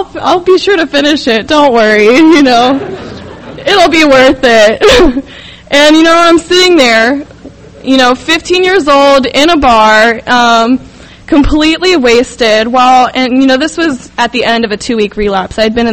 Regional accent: Los Angeles, California, United States; I'm from the South Bay in Los Angeles

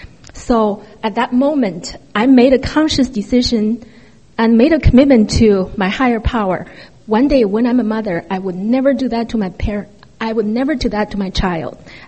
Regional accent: China; I was born and raised in China, communist China. I'm from a very good family, honest to God.

